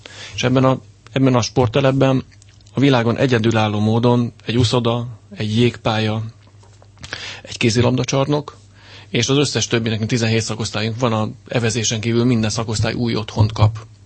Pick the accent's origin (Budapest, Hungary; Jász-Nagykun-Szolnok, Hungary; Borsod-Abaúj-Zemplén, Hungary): Budapest, Hungary; Közben én Pest Erzsébeten nőttem fel, és most Soroksáron élek.